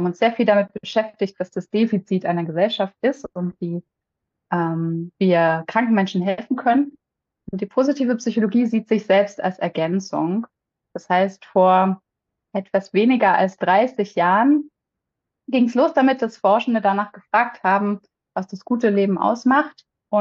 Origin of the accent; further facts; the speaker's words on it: Saxony, Germany; now in Berlin, Germany; ich komme nicht aus Berlin ursprünglich, ich komme aus Sachsen ursprünglich, aus der Nähe von Dresden, aber ich lebe aktuell in Berlin.